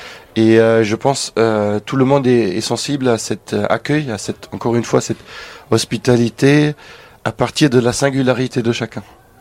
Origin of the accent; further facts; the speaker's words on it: Germany; now in France; je me déplace ailleurs en France et aussi dans mon pays natal en Allemagne.